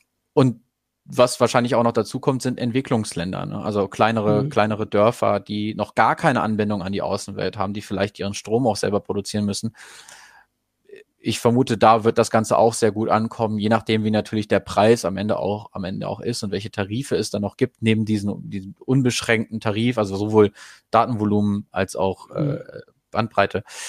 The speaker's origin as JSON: {"language": "German", "town": "Goslar", "region": "Lower Saxony", "country": "Germany", "said": "Ich komme ja ursprünglich aus Goslar"}